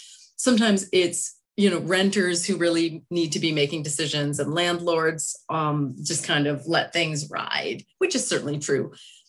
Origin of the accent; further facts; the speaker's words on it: Canada; Personally, as a Canadian socialist, I completely agree with him.